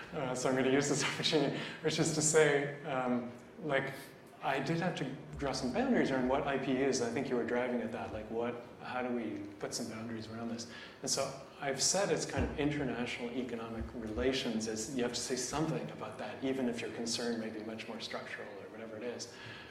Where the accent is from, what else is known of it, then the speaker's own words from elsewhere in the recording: Canada; Like, I'm from Canada